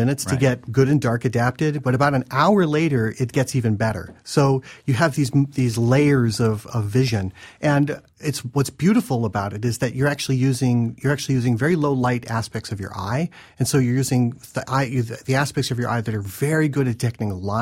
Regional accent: Springfield, Illinois, United States; I grew up in Springfield, Illinois, and from my front porch in the downtown of the capital of Illinois, I was able to see it. That was late 1970s.

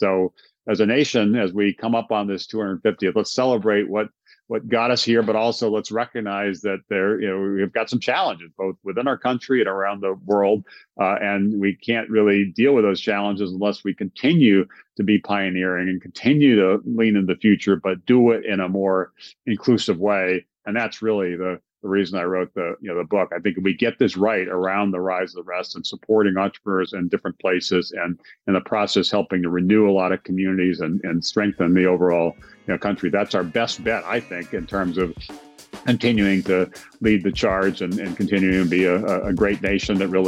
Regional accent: Hawaii, United States; even though I grew up in Hawaii, to be in Washington, D.C. that summer.

